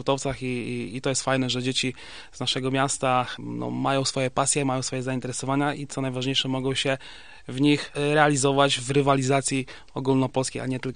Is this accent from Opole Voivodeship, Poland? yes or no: yes; Opole, Opole Voivodeship, Poland; my jesteśmy z Opola